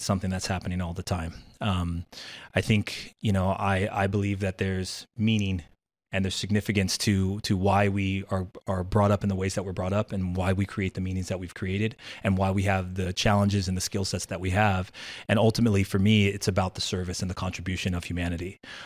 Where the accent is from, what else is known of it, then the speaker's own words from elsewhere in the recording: La Costa, California, United States; And I grew up in Southern California, La Costa, right? Encinitas.